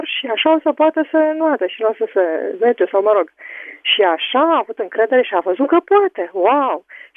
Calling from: Bucharest, Romania; sunt din București.

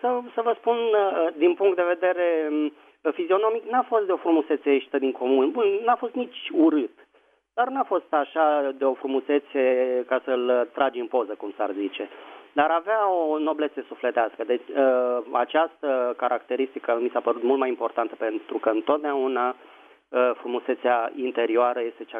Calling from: Bucharest, Romania; sunt din București.

